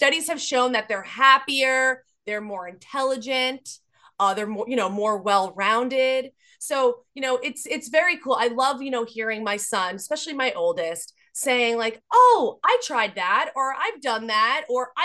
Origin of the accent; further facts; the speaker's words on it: New Jersey, United States; Being that I'm from New Jersey, I'm familiar with the experiences in New Jersey.